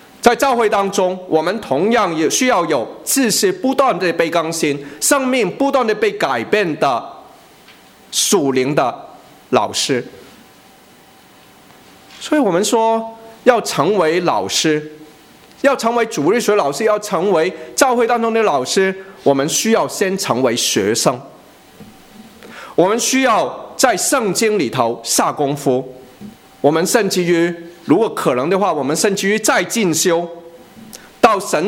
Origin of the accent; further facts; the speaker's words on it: China; 可是我们中国人有句话叫活到老